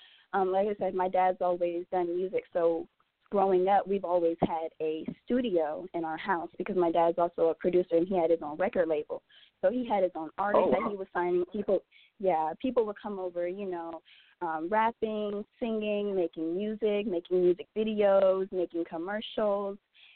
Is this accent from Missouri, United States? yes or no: yes; St. Louis, Missouri, United States; you know, I always grew up around music, and so that's what got me into the music genre while I was growing up in St. Louis.